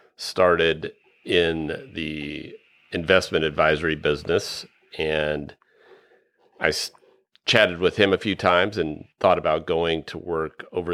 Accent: United States; There was a lot of wide open space there.

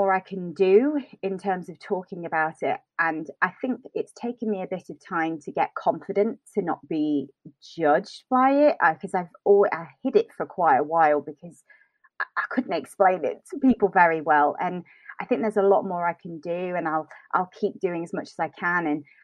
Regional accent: United Kingdom; it was 31 degrees, and being British, we hadn't had that kind of weather.

